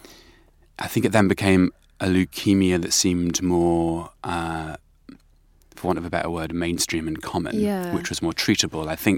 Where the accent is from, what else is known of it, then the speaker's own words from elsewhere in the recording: Wales, United Kingdom; I'm Welsh.